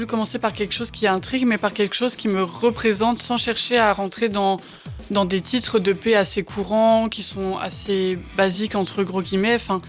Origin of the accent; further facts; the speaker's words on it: Wallonia, Belgium; je suis une artiste originaire de la province du Luxembourg. Je fais mes études à Louvain-la-Neuve